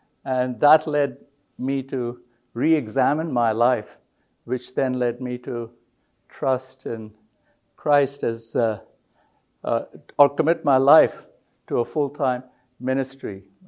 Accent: India; moved away as an adult; now in United States; And I grew up in India till I was 27 and came to the United States to do a master's in business administration.

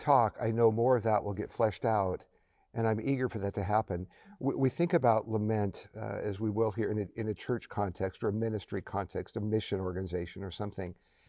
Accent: United States; I'm a pastor from the United States.

